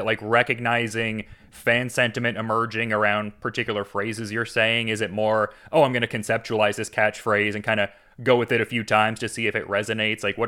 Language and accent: English; Oshawa, Ontario, Canada; I'm from Ontario, Canada, specifically Oshawa.